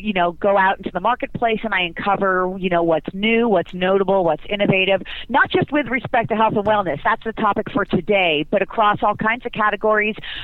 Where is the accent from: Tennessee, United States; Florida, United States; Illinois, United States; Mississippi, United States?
Florida, United States; now in San Diego, United States; Yeah, I grew up in South Florida in the Fort Lauderdale, Miami area, but I've been in San Diego about, I would say, 14 years now.